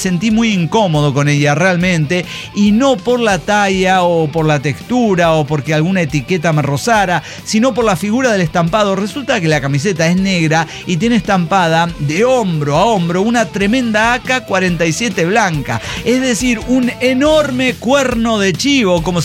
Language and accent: Spanish; Mexico; el mismo año que fue el aterrizaje en mi país, México lindo y querido